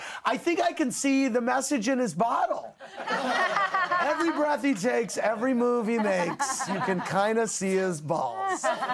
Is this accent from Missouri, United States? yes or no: yes; St. Louis, Missouri, United States; Alex and Lacey from my hometown of St. Louis have a question for Sutton.